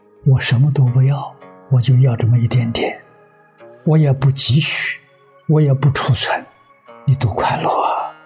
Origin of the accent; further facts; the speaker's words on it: China; 我们中国人常说人道无求品质高